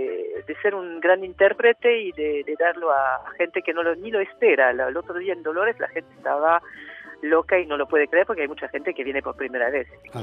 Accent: France; Spanish is a second language; now in Argentina; la sola francesa que está en el disco soy yo, pero bueno, da la casualidad que no tengo una gota de sangre francesa

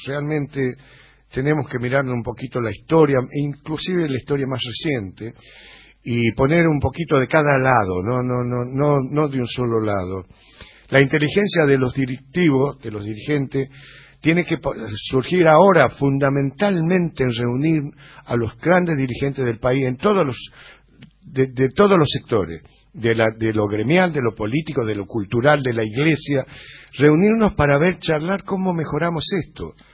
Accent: Argentina; moved away; also born or lived in Spain; No puedo aceptar las cosas que están pasando en mi país. Nosotros hemos pasado situaciones muy duras. Yo fui secuestrado en el pleno mundial del 78 en Paraná y me asusté muchísimo. Ya me tuve que ir del país

